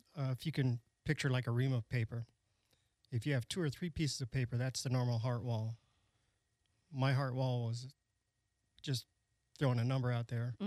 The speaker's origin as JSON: {"language": "English", "region": "Colorado", "country": "United States", "tie": "born or raised there", "said": "Pretty much, I lived a pretty much active life. I grew up in Colorado."}